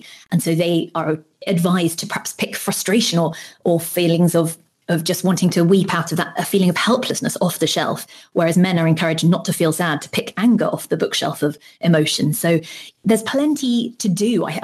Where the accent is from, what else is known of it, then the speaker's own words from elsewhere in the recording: United Kingdom; I'm British